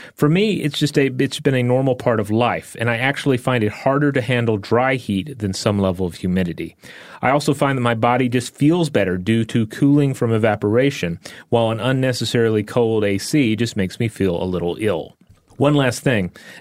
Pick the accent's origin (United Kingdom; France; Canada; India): India; also born or lived in Kerala; now in Austin, United States; I grew up in India, spending a lot of summers in Kerala, which is a hot and humid state, and have been living in Austin, Texas for the last 4 years.